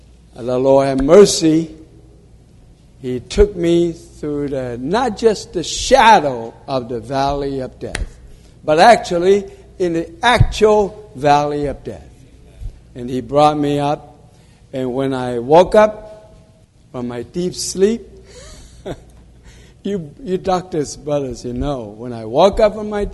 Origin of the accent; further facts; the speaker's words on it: Columbus, Ohio, United States; I'm from Columbus, Ohio.